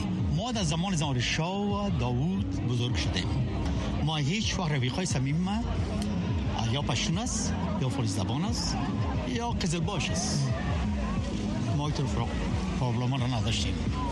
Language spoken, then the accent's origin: Persian; Afghanistan; now in United States; سیتیزن هستم اما امریکایی نشدیم. هنوز ما افغان هستم. افغان به این مفهوم که ما کلچر خود از دست ندادیم.